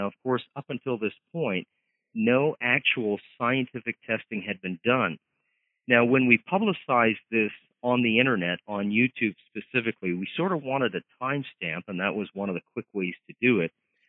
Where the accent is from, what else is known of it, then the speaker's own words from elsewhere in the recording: Canada; being a Canadian used to a little bit lower temperatures and definitely lower humidity